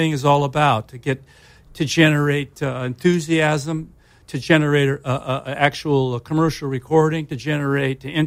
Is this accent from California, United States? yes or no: yes; Los Angeles, California, United States; Growing up in Los Angeles, come on. I mean, I've been to Mexico several times